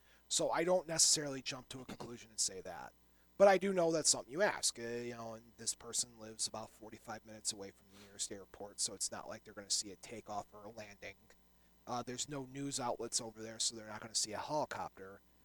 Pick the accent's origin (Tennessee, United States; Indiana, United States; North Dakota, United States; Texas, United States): Indiana, United States; Whiting; For example, if I'm in my hometown of Whiting